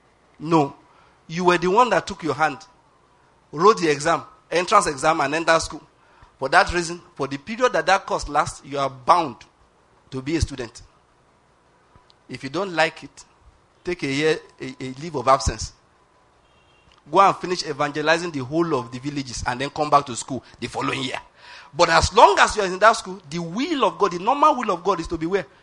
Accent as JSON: {"language": "English", "region": "Ondo", "country": "Nigeria", "said": "I realize that my wife is from Delta State and I'm from Ondo State."}